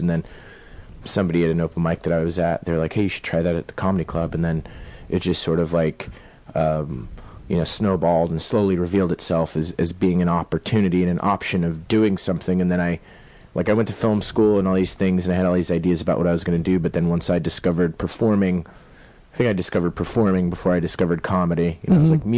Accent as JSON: {"language": "English", "town": "Denver", "region": "Colorado", "country": "United States", "tie": "born or raised there", "said": "Originally from Denver, Colorado."}